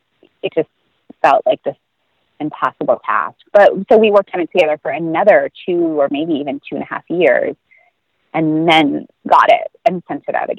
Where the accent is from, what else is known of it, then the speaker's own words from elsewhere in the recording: Cape Cod, Massachusetts, United States; so I grew up in Cape Cod.